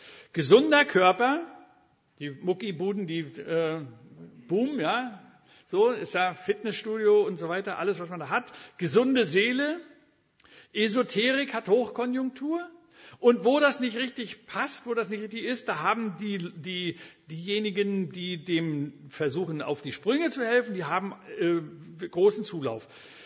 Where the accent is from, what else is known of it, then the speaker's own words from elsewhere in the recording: Elbingerode, Saxony-Anhalt, Germany; wir haben bei uns in Elbingerode, wo ich herkomme, da haben wir eine Klinik gebaut